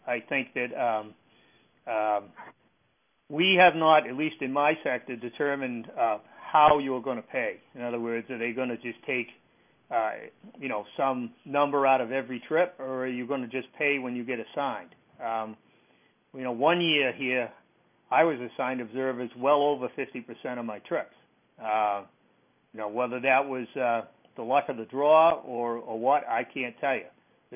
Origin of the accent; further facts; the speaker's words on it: Hampton, New Hampshire, United States; Okay, I'm from Hampton, New Hampshire.